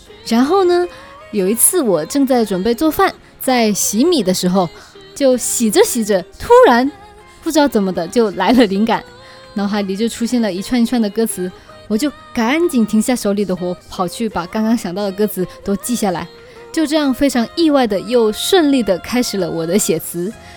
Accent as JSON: {"language": "Chinese", "region": "Guangdong", "country": "China", "accent": "Chaoshan", "second_language": "Chinese", "said": "然后我总觉得我在说日语的时候会不小心带一点我的潮汕口音"}